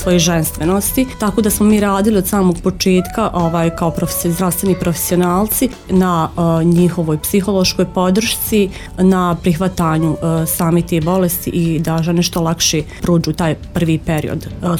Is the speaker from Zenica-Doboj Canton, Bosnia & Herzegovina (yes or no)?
yes; Zenica, Zenica-Doboj Canton, Bosnia & Herzegovina; rođena sam Zeničanka, odrasla sam u Zenci. Završila sam osnovnu školu tu na Mokušnicama. Završila sam srednju medicinsku školu, zdravstveni fakultet u Zenici